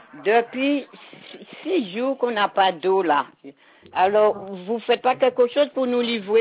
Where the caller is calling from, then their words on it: Petit Pérou, Guadeloupe; On est de Petit Pérou.